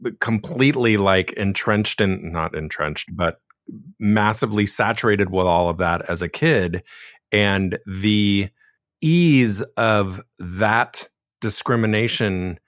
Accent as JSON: {"language": "English", "town": "Laguna Beach", "region": "California", "country": "United States", "tie": "born or raised there", "said": "because I was born and raised in Laguna Beach, which is not as strong of a gay culture as it used to be"}